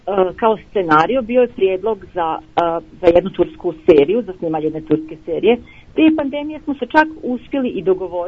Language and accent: Bosnian; Bihać, Federation of Bosnia and Herzegovina, Bosnia & Herzegovina; ja sam odrasla u Bosni i Hercegovini, kao što sam rekla, u svom rodnom Bihaću.